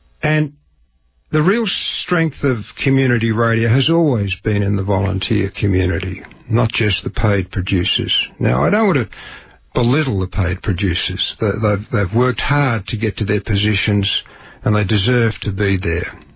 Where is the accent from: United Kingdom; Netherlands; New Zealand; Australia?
Australia; also born or lived in Papua New Guinea; now in United States; I'm Australian, obviously. I came to America from Australia and Papua New Guinea, actually, where I lived for 7 years back in the... I came here in the mid-70s. I was in Papua New Guinea in the late 60s, early 70s, living in a grass hut.